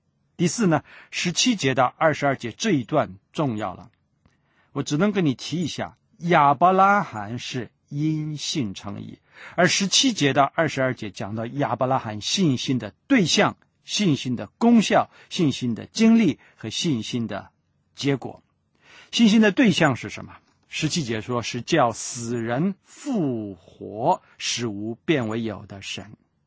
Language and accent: Chinese; China; 包括日本人、美国人、墨西哥人，还有我们中国人，对不对？